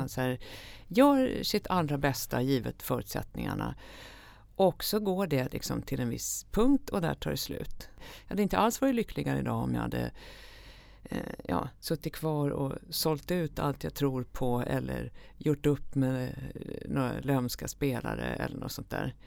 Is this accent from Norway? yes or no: no; Sweden; Ja, men som svensk är man så van vid att man tar det lugnt när man ska gå över gatan till exempel